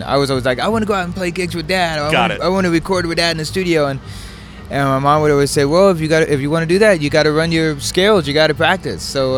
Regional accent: Hawaii, United States; also born or lived in Burbank, California; So I was born in Burbank, California, and parents moved to Hawaii, wanted to find a nice spot to raise a family. And I'm glad, man. I love Hawaii.

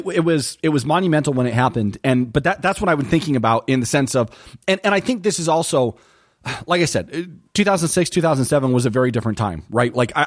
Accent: Detroit, Michigan, United States; now in Rexburg, United States; here in Rexburg, Idaho, you might not get a lot of people asking that question, but I'm not from Rexburg. I'm from Detroit, and I have a lot of friends who know that I'm Mormon.

